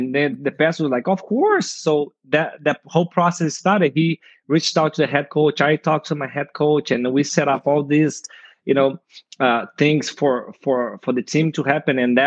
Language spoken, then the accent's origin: English; Brazil; I came from Brazil, from a huge city, a major city in Brazil with like millions and millions of people. And I came to Chickasha, Oklahoma, which I think back then, I don't know, if I remember right, it was about 10,000 people in the whole town.